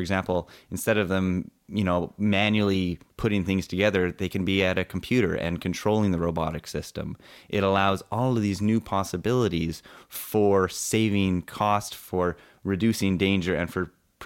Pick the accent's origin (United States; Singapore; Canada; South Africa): Canada; I'm from Canada